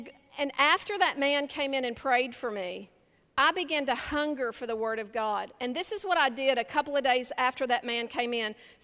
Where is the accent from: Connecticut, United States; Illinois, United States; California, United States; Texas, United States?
Texas, United States; I'm not going to do this well because I'm from Texas